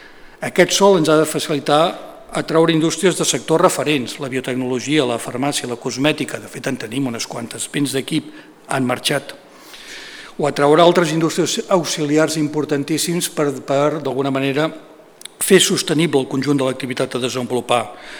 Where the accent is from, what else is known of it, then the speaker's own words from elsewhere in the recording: Cerdanyola del Vallès, Catalonia, Spain; perquè jo soc ciutadà de Cerdanyola